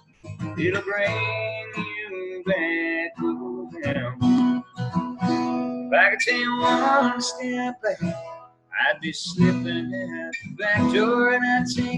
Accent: Hanover, Ontario, Canada; we shot that in JDS, John Diefenbaker Secondary School in Hanover, where that's my hometown.

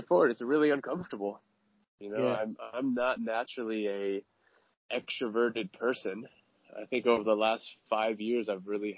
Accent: California, United States; now in Seattle, United States; But I grew up in California, grew up in a very loving family.

